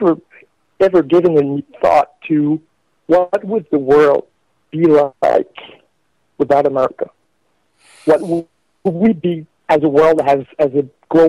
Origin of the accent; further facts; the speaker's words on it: Quebec, Canada; English is a second language; I'm from Quebec, Canada, which makes me a French. So I might have some problems speaking English with you guys tonight.